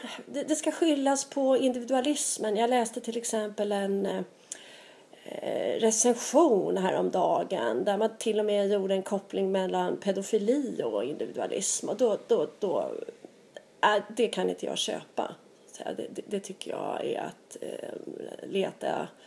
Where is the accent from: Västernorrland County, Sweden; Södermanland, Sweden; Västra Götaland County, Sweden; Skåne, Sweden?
Södermanland, Sweden; Katrineholm; För jag kommer ihåg när jag växte upp i Katrineholm